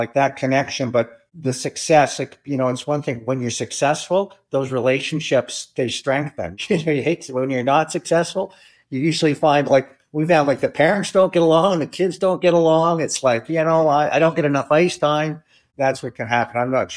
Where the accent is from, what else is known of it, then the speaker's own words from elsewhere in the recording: Burlington, Ontario, Canada; I grew up in Burlington and played in Burlington with the Cougars, the tier two.